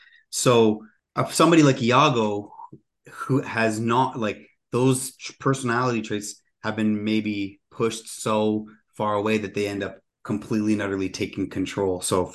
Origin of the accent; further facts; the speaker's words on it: Nipissing First Nation, Ontario, Canada; now in Toronto, Canada; I'm from Nipissing First Nation. That's where my Anishinaabe family is from. And I live in Toronto.